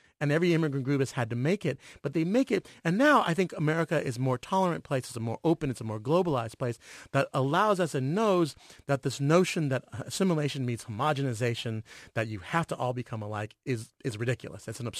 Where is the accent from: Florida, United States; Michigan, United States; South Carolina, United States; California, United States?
California, United States; Los Angeles; because I grew up in Los Angeles, and I'm a Los Angeles Dodger fan.